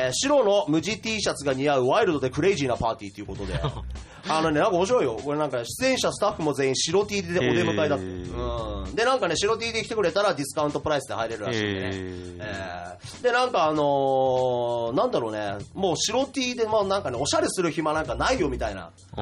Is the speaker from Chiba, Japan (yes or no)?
yes; Chiba, Japan; この地元千葉でっていうのが、